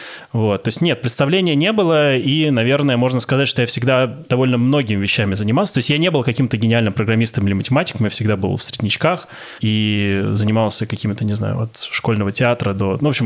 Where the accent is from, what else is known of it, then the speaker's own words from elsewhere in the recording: Moscow, Russia; я москвич